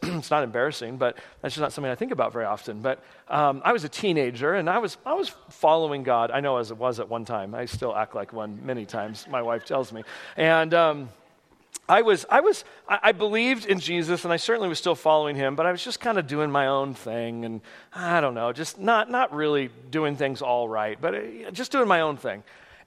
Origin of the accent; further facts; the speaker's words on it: California, United States; I grew up in California. It was just a long drive to get down to Mexico.